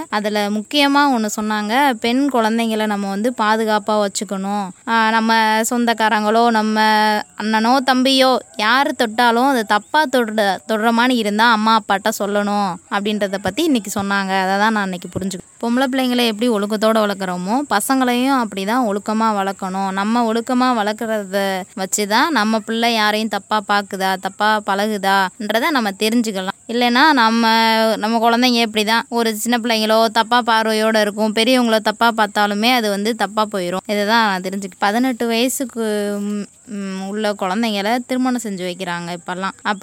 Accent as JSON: {"language": "Tamil", "town": "Vadakarai", "region": "Tamil Nadu", "country": "India", "tie": "born or raised there", "said": "ஊர் வடகர."}